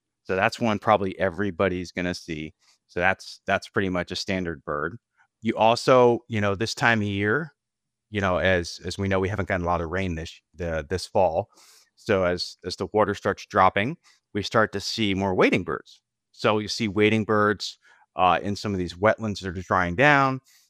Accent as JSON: {"language": "English", "town": "Cape Coral", "region": "Florida", "country": "United States", "tie": "born or raised there", "said": "I grew up in Cape Coral."}